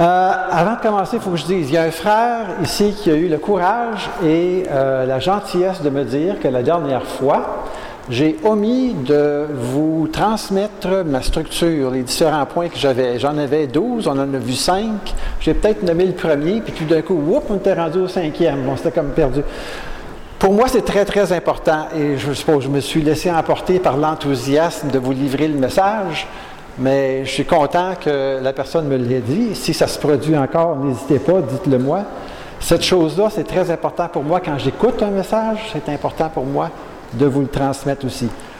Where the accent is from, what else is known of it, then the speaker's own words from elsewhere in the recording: Saint-Lambert, Quebec, Canada; Moi, je venais de Saint-Lambert ici.